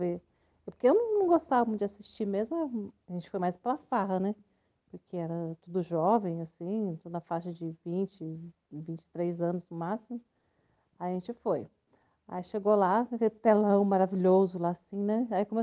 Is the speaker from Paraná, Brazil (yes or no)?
no; Campos do Jordão, São Paulo, Brazil; Porque eu sou de Campos do Jordão.